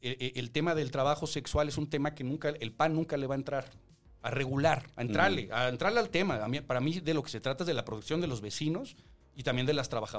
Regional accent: Tlalpan, Mexico City, Mexico; born there; No, nací en Tlalpan, en la carretera Cuernavaca, en San Pedro Mártir, pero ya cuando crecí y empecé a trabajar, me mudé a la Narvarte. Bueno, primero a la Escandón y luego a la Narvarte.

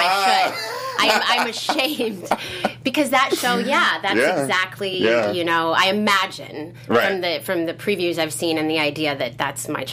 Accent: Boulder, Colorado, United States; I grew up in Boulder. There were not a lot of other brown people even, let alone black people.

